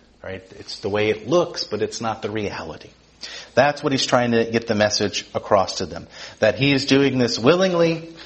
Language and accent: English; Georgia, United States; Since I'm from Georgia, I can say that without offending people because I lived it, right? Small southern town.